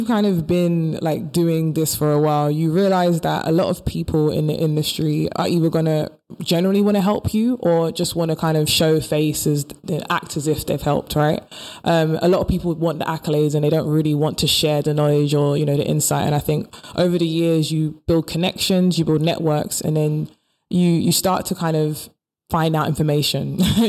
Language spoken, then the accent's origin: English; Ghana; You know, I love being Ghanaian. That's number one. That's who I am.